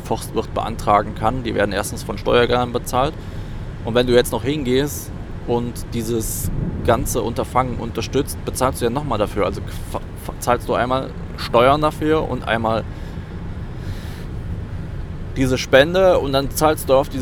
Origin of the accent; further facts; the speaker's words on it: Eifel, Germany; Normalerweise, bei uns in der Eifel wächst zum Beispiel eigentlich keine Douglasie oder sonst irgendein Nadelbaum